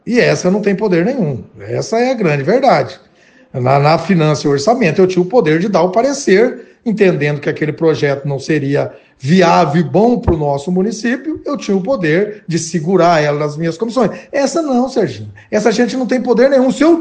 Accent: Italy; Talvez é o meu modo de falar. Eu sou italiano, né? E tenho o jeito de falar alto

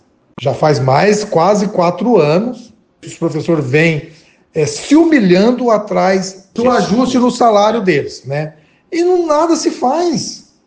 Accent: Italy; Talvez é o meu modo de falar. Eu sou italiano, né? E tenho o jeito de falar alto

